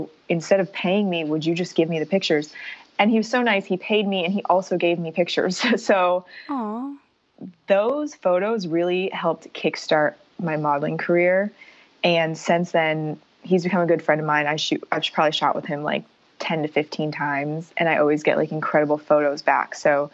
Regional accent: Sarasota, Florida, United States; now in Los Angeles, United States; So right now I live in LA, in Hollywood, and I grew up in Sarasota, Florida, and went to school in Florida State.

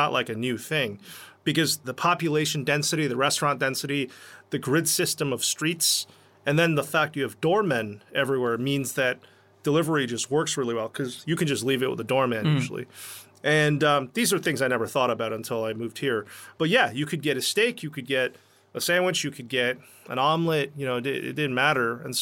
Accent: United States; born there; moved away as an adult; So I'm American. I was born in the U.S., but I've lived here since 2004, with the exception of business school, and I, you know, absolutely love it here. This is home.

